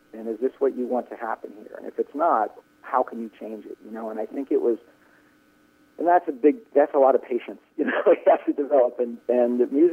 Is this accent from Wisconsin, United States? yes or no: no; California, United States; And then as a teenager, growing up in the Bay Area, I was lucky enough to, there were a lot of slide guitar players around there.